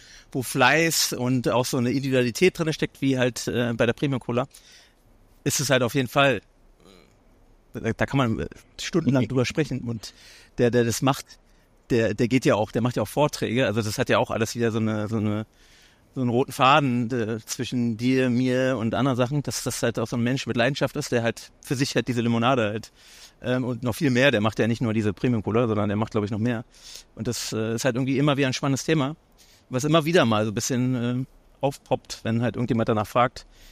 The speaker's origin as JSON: {"language": "German", "region": "Berlin", "country": "Germany", "tie": "born or raised there", "said": "die Stadt Berlin, was ja meine Heimat und mein kreativer Hotspot ist."}